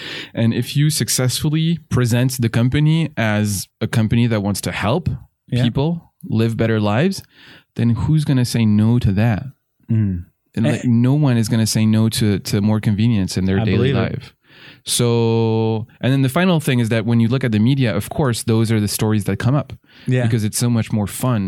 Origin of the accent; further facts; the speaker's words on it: Paris, Île-de-France, France; English is a second language; And, for example, in Paris, again, my hometown, there's a very ambitious cycling plan that's been put out